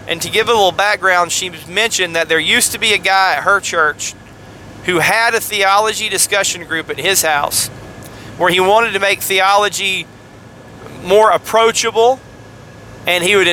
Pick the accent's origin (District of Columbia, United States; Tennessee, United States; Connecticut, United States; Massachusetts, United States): Tennessee, United States; Harrison; I'm from Harrison, Tennessee, if anybody was wondering. And I was born at Memorial Hospital.